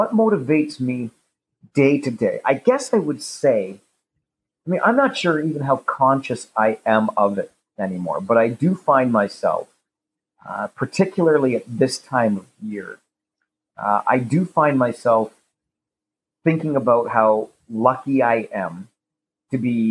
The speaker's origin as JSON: {"language": "English", "town": "Kitchener", "region": "Ontario", "country": "Canada", "tie": "born or raised there", "said": "to do it for my hometown hockey team, I was born and raised in Kitchener"}